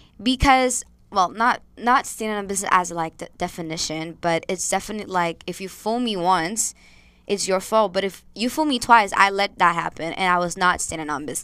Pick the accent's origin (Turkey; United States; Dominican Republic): Dominican Republic; Need I remind you guys that I'm from Dominican Republic.